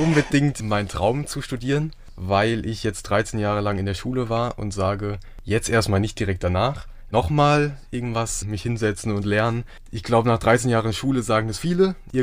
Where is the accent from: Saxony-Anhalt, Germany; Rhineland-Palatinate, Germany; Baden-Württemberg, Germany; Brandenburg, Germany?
Rhineland-Palatinate, Germany; Lörzweiler; Ich bin drumherum aufgewachsen in Lörzweiler, also in so einem kleinen Örtchen. Und da habe ich sozusagen meine ganze Kindheit eigentlich verbracht.